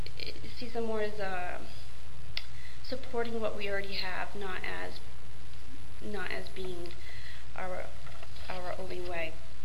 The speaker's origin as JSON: {"language": "English", "town": "Providence", "region": "Rhode Island", "country": "United States", "tie": "born or raised there", "said": "This is a picture of my hometown, Providence, Rhode Island."}